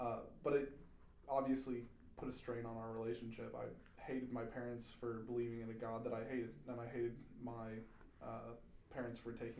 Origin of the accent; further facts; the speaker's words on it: Florida, United States; also born or lived in Carmel, Indiana; Well, I was born in Carmel, Indiana. I moved down to Florida when I was one.